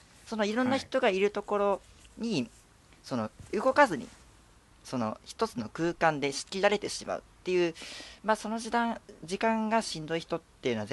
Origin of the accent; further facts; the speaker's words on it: Kumamoto, Japan; あ、僕熊本出身なんですけど